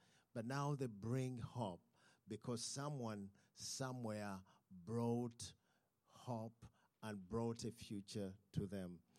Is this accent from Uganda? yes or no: yes; Uganda; I come from Uganda